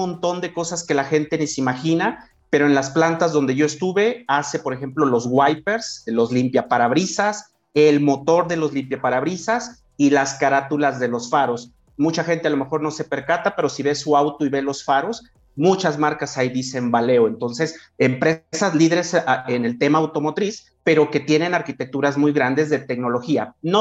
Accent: San Luis Potosí, Mexico; soy oriundo de San Luis Potosí, de la capital.

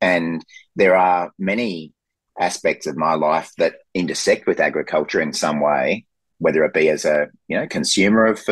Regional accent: Brisbane, Queensland, Australia; So I grew up in Brisbane, and politics was something that my family talked about a lot growing up.

